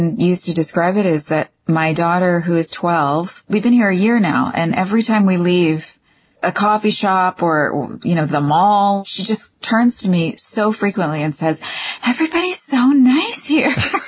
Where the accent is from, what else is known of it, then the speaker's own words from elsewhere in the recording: Texas, United States; but the South is so in my bones. And so much of that came from growing up in Texas around the country music and the football and the manners